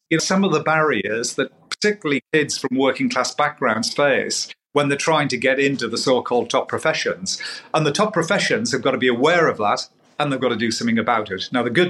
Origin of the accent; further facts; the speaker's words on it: North East England, United Kingdom; You know, I'm a Geordie, but my friends in Geordie land say that I'm the poshest Geordie that they know.